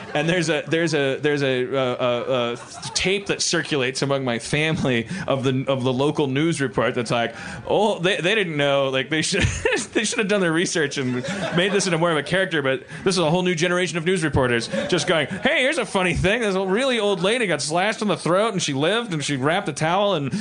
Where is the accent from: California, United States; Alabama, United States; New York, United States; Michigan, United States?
California, United States; Los Angeles; We're from Los Angeles. We have like showbiz shorthand.